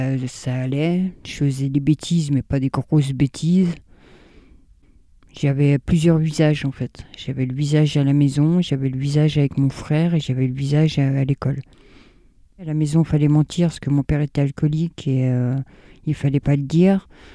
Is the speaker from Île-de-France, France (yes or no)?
no; Bourg-en-Bresse, Auvergne-Rhône-Alpes, France; j'ai 52 ans. Je viens de Bourg-en-Bresse et je suis célibataire